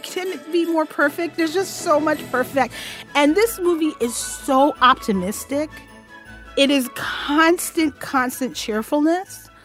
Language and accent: English; New York City, New York, United States; I'm a black Muslim woman, born and raised in New York City.